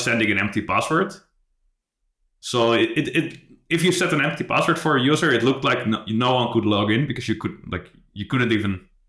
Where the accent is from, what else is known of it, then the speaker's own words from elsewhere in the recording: Netherlands; So, I grew up in a town in the Netherlands, and then I went to university in Amsterdam.